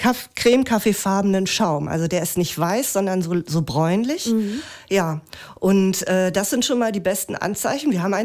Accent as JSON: {"language": "German", "region": "Bremen", "country": "Germany", "tie": "born or raised there", "said": "Ich bin in Bremen aufgewachsen, da kannte ich quasi nur Pilsbier"}